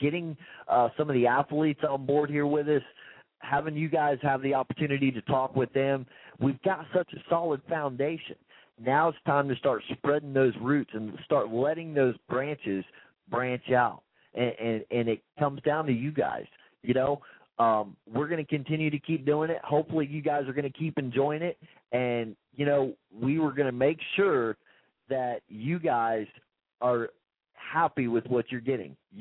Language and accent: English; Florida, United States; being that we are from Florida, and that whole Florida Gator-Ohio State-Buckeye rivalry is kind of heated up